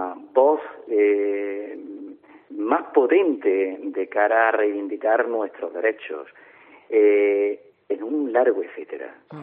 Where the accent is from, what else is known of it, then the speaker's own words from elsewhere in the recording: Motril, Andalusia, Spain; En ocasiones he tenido el pellizco de no ser profeta de mi tierra, ¿no?, y que en ocasiones más de fuera que de dentro. Pero bueno, para mí es una satisfacción, porque si en algún momento puedo dejar en cualquier punto el nombre de Motril, a mí me llena de orgullo.